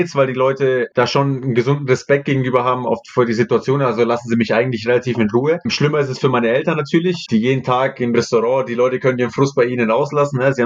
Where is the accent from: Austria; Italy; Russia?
Italy; now in Germany; Wenn ich jetzt mein Heimatland betrachte, wo der Unterschied zwischen Nord und Süd extrem ist